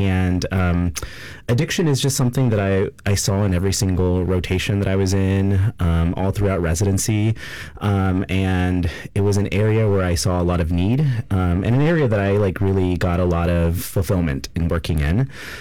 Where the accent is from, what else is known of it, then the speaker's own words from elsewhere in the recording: Texas, United States; moved away as an adult; also born or lived in Colorado; Yeah, so I'm originally from Texas, and then I did my training in Colorado.